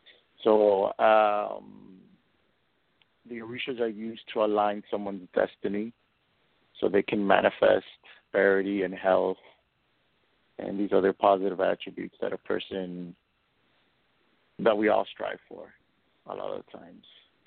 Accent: Miami, Florida, United States; grew up in the Cuban tradition with my family, and growing up in Miami, I've been around mostly around Cuban tradition of Orisha Ifa worship.

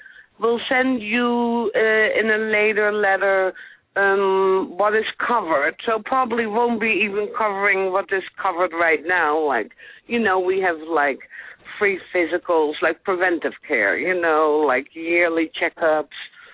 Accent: Netherlands; English is a second language; also born or lived in Israel; now in United States; I'm from Holland

